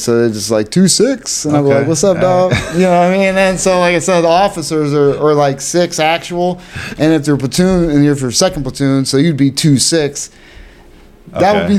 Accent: Erie, Pennsylvania, United States; No, I grew up in Erie, okay. Pennsylvania.

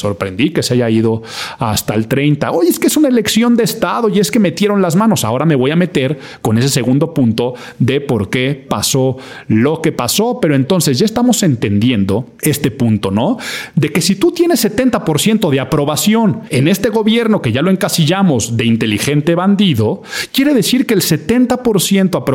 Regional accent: Mexico; para muchos de los que estamos en esta faz de la tierra como mexicanos

